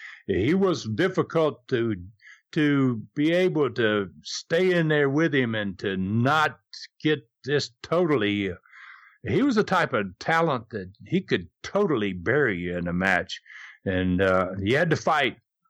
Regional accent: Florida, United States; I really appreciate my home state there, Florida, and business is always good there, and it is home.

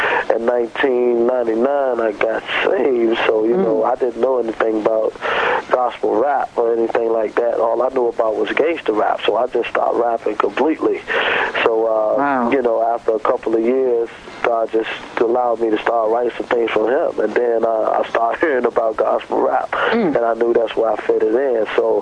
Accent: Norfolk, Virginia, United States; also born or lived in Chesapeake; Yes, I'm from Norfolk and Chesapeake.

